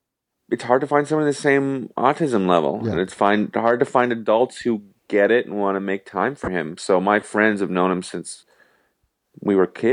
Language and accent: English; Ottawa, Ontario, Canada; I'm from Ottawa.